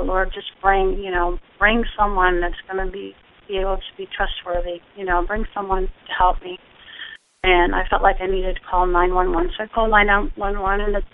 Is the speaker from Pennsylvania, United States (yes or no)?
yes; Pennsylvania, United States; now in Tennessee, United States; I came to Tennessee from Pennsylvania